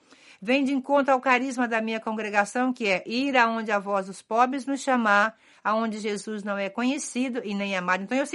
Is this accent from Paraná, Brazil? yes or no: no; Espírito Santo, Brazil; also born or lived in São Paulo / Minas Gerais; No Brasil, eu comecei minha caminhada muito longe, lá no Espírito Santo, onde eu nasci. Fiz meus primeiros anos de formação lá, depois a São Paulo, no Brasil, onde era o meu noviciado.